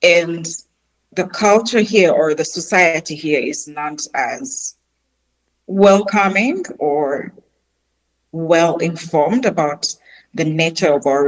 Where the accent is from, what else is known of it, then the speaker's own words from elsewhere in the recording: Uganda; And I'm like, no, I'm just from Uganda.